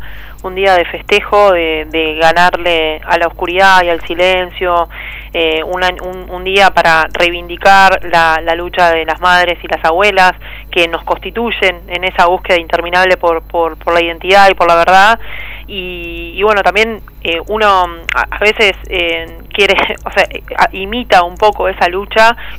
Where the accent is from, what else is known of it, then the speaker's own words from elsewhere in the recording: La Plata, Buenos Aires Province, Argentina; born there; Mirá, yo nací en La Plata el 5 de octubre de 1981